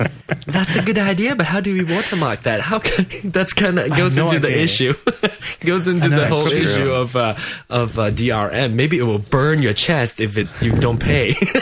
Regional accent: Malaysia; accent: Malaysian; English is a second language; now in United States; I'm here 10 years, and I learned the Queen's English back home in Malaysia, and I have my own Malaysian accent. And then now that I'm here for 10 years, I have this new American, sort of American accent. And so I still have my own accent.

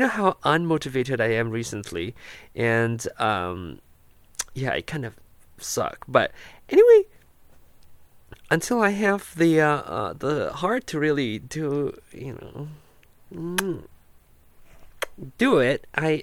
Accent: Penang, Malaysia; in Penang, where my hometown is

